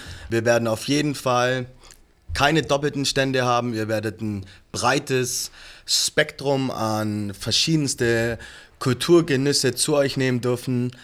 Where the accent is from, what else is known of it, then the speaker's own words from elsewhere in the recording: Ulm, Baden-Württemberg, Germany; Nein, wir sind aus Ulm und es soll in Ulm für Ulmer sein.